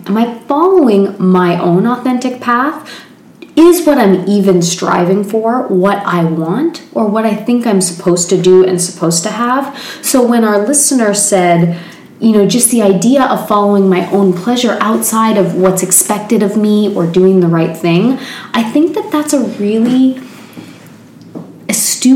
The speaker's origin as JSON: {"language": "English", "town": "Fredericton", "region": "New Brunswick", "country": "Canada", "tie": "born or raised there", "said": "a dear friend of mine from my hometown, which is awesome, back home in Fredericton, New Brunswick, Canada."}